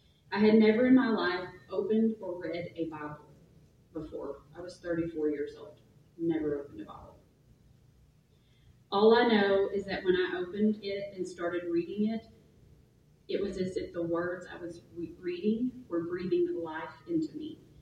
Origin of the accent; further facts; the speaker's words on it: Cedarville, Arkansas, United States; I managed to talk the person I was with into heading up to my hometown, Cedarville.